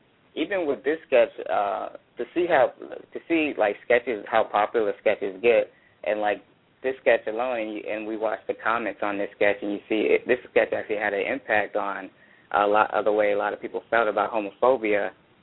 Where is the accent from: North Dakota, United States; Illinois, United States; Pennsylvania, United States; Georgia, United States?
Georgia, United States; now in Los Angeles, United States; I'm new to L.A. I'm from Georgia, so I'm just a young kid from Georgia in the big city.